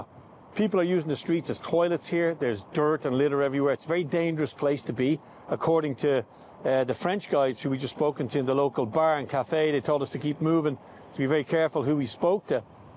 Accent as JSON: {"language": "English", "town": "Dublin", "region": "Leinster", "country": "Ireland", "tie": "born or raised there", "said": "growing up in Dublin"}